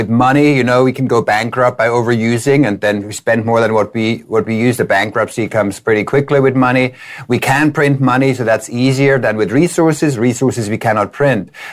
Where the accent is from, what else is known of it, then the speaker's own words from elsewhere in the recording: Switzerland; I come from Switzerland, for example. That's where I grew up.